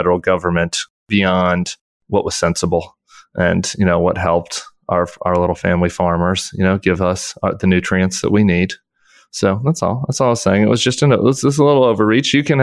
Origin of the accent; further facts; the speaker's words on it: Colorado, United States; I'm from Colorado.